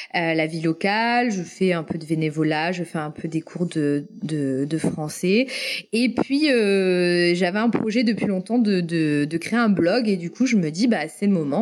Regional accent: France; Alors déjà, je viens de la vallée des Côtes-du-Rhône. Ouais. Forcément, en tant que native de là, je connais.

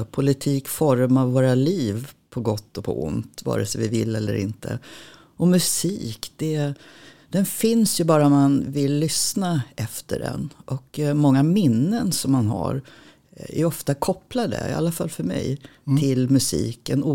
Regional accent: Nacka, Stockholm County, Sweden; vi är född på varsin ungdomsvårdsskola runt om i Sverige. Och när jag var 8 år kom jag till Nacka utanför Stockholm. Och det är det som är, det är min hembygd.

